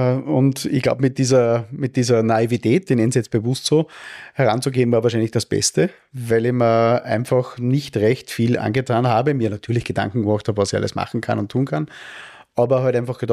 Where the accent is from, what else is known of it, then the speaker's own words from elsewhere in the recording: Steyr, Upper Austria, Austria; Ich habe die Handelsakademie gemacht in meiner Heimatstadt Steyr.